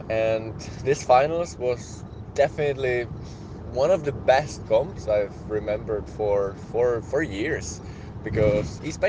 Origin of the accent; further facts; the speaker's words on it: Brno, South Moravian Region, Czechia; when there was a World Cup in Lied in Brno, in my hometown.